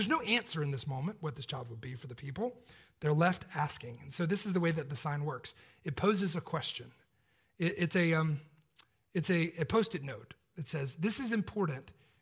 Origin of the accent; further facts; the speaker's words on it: Atlanta, Georgia, United States; I grew up in Atlanta, as y'all know